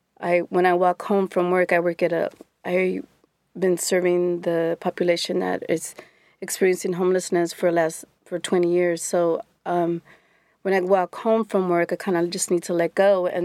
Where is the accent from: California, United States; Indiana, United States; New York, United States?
California, United States; San Francisco; I grew up in San Francisco and in the Mission District.